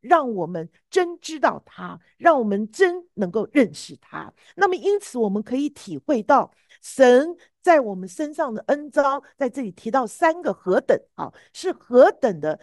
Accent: China; 因为我觉得我们中国人呐，讲到梅花，好像是一个中国人的代表

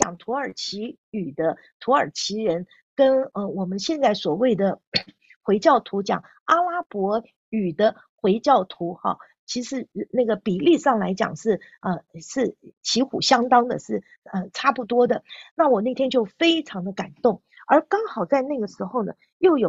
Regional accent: Taiwan; 我是从台湾来的，我们从台湾来的弟兄姐妹要来关心台湾

